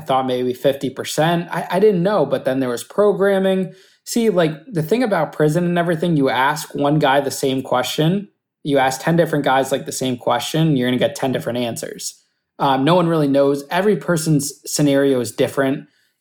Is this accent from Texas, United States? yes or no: no; Danbury, Connecticut, United States; But the second time when I got to Danbury, which was my hometown, which was going to be great, you know, I was right next to my parents